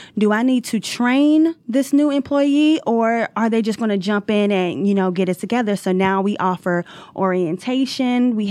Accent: Biloxi, Mississippi, United States; moved away as an adult; now in Atlanta, United States; I am from Biloxi, Mississippi. I love the South. I moved to Atlanta a few years ago to finish my master's in business administration.

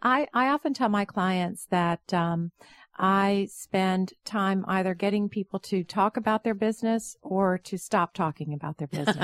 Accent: North Carolina, United States; also born or lived in Boston; I'm from North Carolina, but I lived in Boston for a number of years right out of college.

